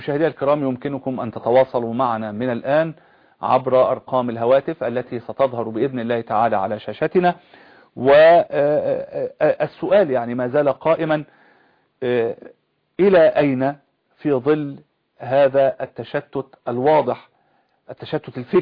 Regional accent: Egypt; عندنا في مصر

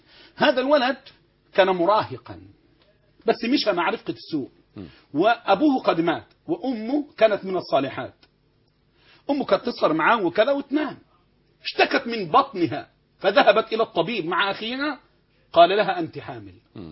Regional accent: Egypt

